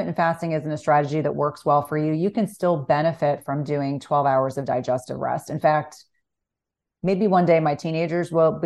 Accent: New Jersey, United States; I was like, I grew up in New Jersey.

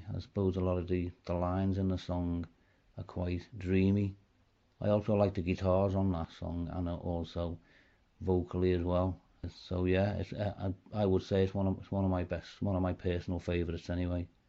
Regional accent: Liverpool, North West England, United Kingdom; growing up in Liverpool

